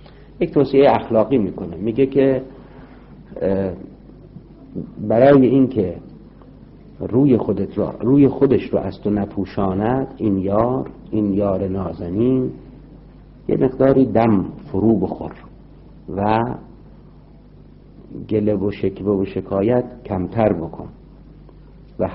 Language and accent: Persian; Iran; now in London, United Kingdom; در خارج از ایران هستیم، در لندن زندگی میکنیم